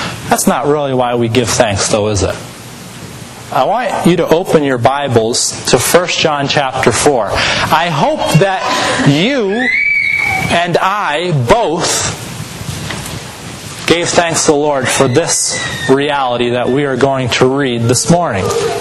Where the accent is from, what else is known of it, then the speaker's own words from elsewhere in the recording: Massachusetts, United States; The church that I grew up in Massachusetts, on the top of the front there is these three words